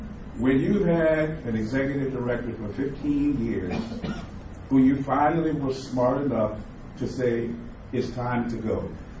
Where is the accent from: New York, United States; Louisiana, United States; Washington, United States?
Louisiana, United States; New Orleans; I'm not from Houston. I'm from New Orleans. I'm a Katrina evacuee.